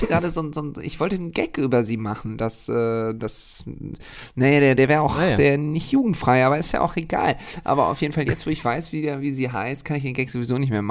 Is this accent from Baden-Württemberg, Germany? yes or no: no; Düsseldorf, North Rhine-Westphalia, Germany; Ich bin ja Düsseldorfer und bla, bla, bla.